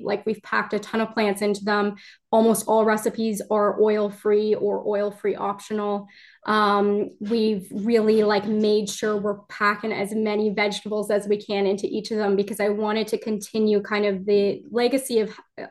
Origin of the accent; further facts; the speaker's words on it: Ontario, Canada; it's in Toronto, which is I'm from Ontario.